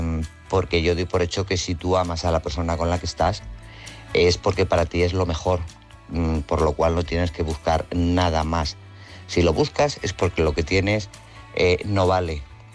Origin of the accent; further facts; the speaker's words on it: Guadalajara, Castilla-La Mancha, Spain; de Guadalajara.